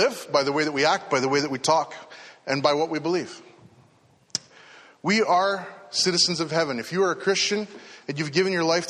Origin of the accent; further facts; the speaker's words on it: Canada; I can go anywhere in this country because I'm a Canadian citizen.